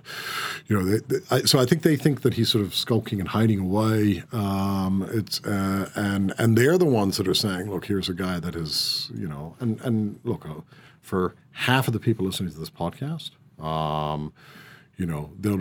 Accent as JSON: {"language": "English", "country": "Ireland", "said": "Do I see myself as Irish? Yeah, I do. But I think I have to persuade people that I'm Irish because they listen to my accent and say, oh, really?"}